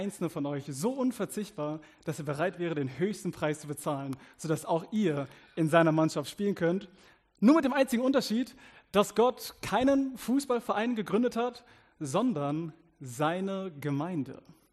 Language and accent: German; South Africa; Und ich bin ja aus Südafrika, deswegen Wärme ist mir viel, viel lieber als Aussehen.